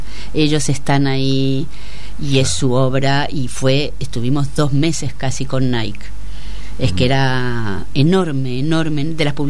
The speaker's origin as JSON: {"language": "Spanish", "country": "Argentina", "said": "Yo como argentina, por ejemplo, ellos mexicanos, tuvimos muy, muy buena relación."}